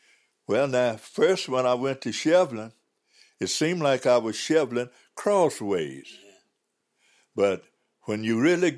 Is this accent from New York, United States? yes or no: no; Ekman, West Virginia, United States; born or raised there